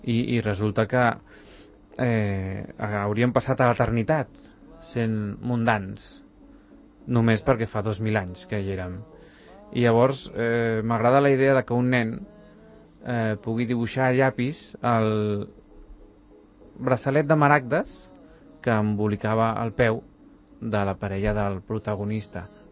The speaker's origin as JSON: {"language": "Catalan", "region": "Catalonia", "country": "Spain", "said": "que sapigueu que som catalans, que som un poble orgullós de ser català i que ja sabeu que som independents."}